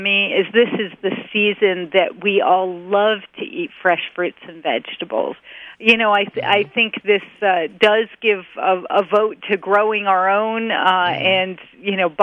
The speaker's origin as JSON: {"language": "English", "region": "Vermont", "country": "United States", "tie": "born or raised there", "said": "I grew up in Vermont, and you could always smell when the manure was being applied to the farm field."}